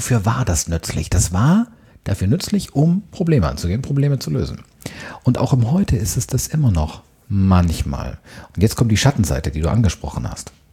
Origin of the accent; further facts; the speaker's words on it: Bavaria, Germany; ich bin Oberfranke, hört man aber recht selten.